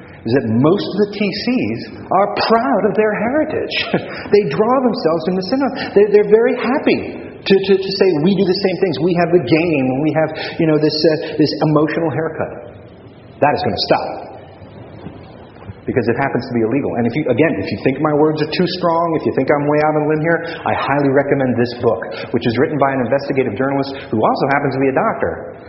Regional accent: California, United States; But I got to tell you, I grew up in the Bay Area, and I remember this.

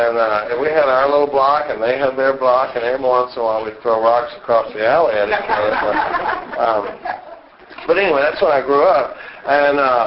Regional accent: Dallas, Texas, United States; I grew up in Dallas, Texas, and was born in 1956.

